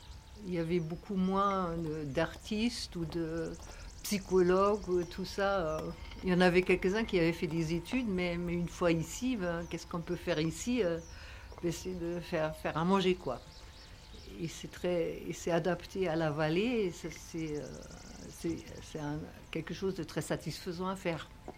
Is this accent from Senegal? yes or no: no; Germany; Je suis citadine, je suis allemande aussi.